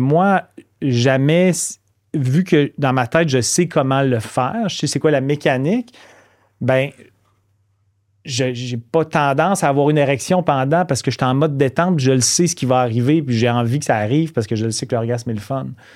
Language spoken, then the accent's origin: French; Quebec City, Quebec, Canada; parce que moi, je viens de Québec.